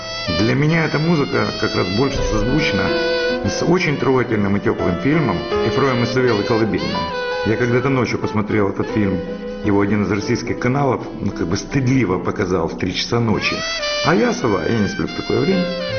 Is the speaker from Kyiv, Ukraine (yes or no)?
yes; Kyiv, Ukraine; все, что было со мной, было в моем родном городе в Киеве, где я родился, живу.